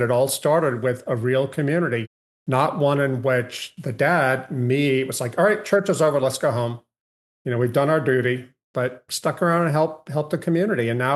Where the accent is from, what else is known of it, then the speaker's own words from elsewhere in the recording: Louisiana, United States; my wife and I moved with our kids from Philadelphia to my hometown in Louisiana, a small town of 2,000 people